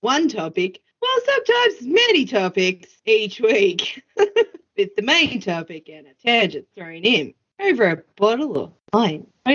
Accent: New Zealand; Sorry, I'm from New Zealand and we don't say hokey pokey. Say hokey tokey.

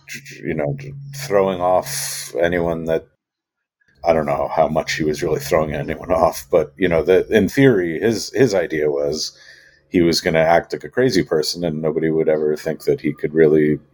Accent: New Jersey, United States; My father was a commuter. I grew up in New Jersey, and he would swing by the newsstand in Hoboken, where he changed trains, and grab himself a evening paper.

